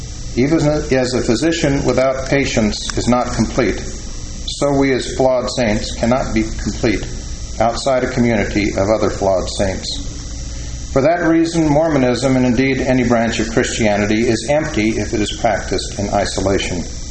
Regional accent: Los Angeles, California, United States; I grew up in Los Angeles, and within months, our family took the one-hour drive to the exciting new theme park.

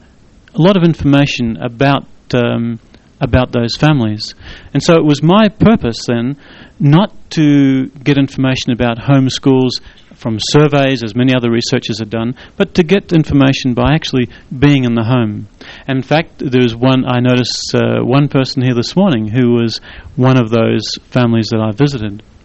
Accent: New Zealand; I'm a New Zealander.

